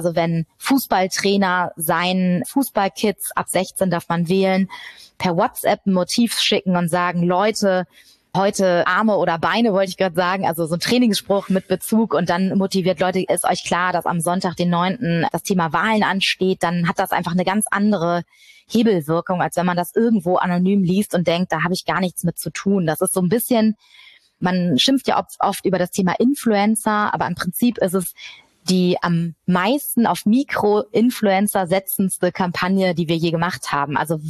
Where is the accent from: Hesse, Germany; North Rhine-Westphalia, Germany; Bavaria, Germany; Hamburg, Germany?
Hamburg, Germany; auf den Ort bin ich als Hamburgerin extrem stolz, dass der bei uns in der Stadt ist.